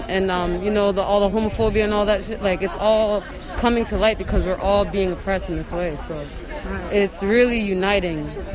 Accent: Hudson, New York, United States; I grew up in Hudson, New York. You know, I have a big family here

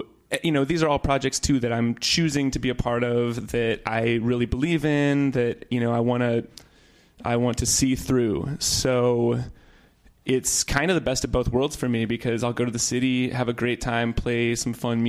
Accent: St. Louis, Missouri, United States; moved away as an adult; St. Louis is my hometown. But I knew pretty early on that I wanted to study music.

